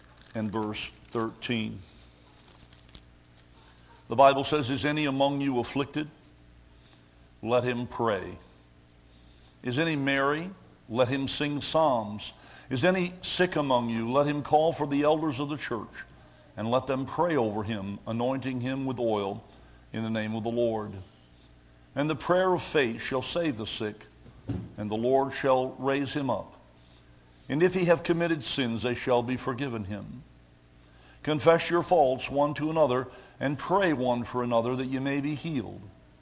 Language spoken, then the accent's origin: English; Kentucky, United States; very providentially worked its way into the frontier of Kentucky, my home state.